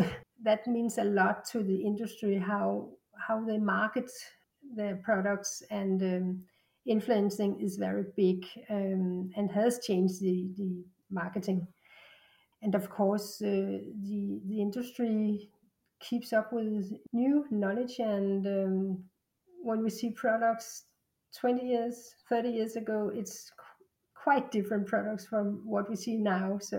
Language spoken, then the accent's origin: English; Denmark; and I'm from Denmark.